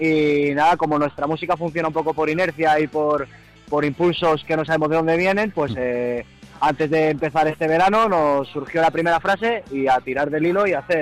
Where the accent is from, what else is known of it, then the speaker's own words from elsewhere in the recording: Getafe, Community of Madrid, Spain; Somos de Getafe